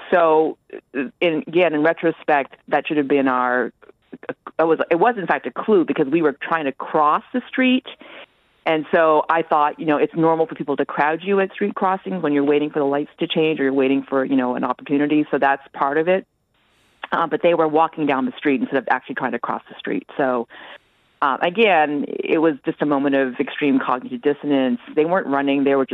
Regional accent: United States; So as an American tourist, I was walking with my friend and.

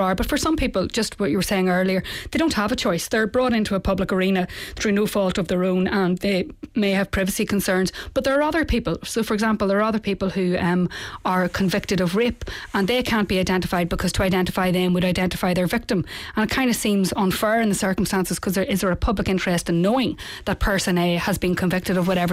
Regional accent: England, United Kingdom; where I grew up in the North

